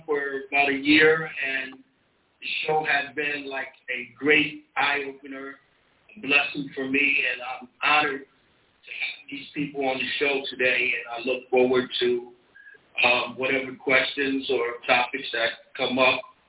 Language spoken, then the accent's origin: English; Connecticut, United States; As Stan pointed out, I'm from Connecticut.